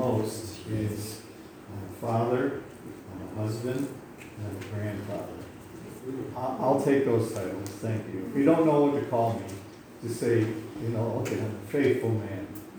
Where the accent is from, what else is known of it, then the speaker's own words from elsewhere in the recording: Buffalo, New York, United States; I grew up near Buffalo, and there was some sleazy, we used to joke about some of the sleazy areas in Buffalo